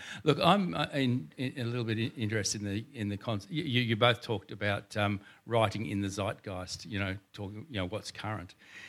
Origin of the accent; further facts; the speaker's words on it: Sydney, New South Wales, Australia; Firstly, I was born and bred in Sydney. I've lived 50 years in regional Australia